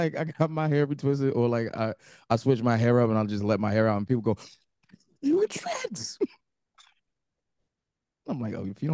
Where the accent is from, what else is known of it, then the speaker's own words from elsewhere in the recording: New Jersey, United States; I'm from New Jersey. I understand this.